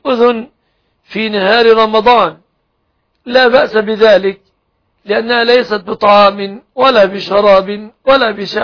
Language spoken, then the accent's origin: Arabic; Egypt; بلادنا مصر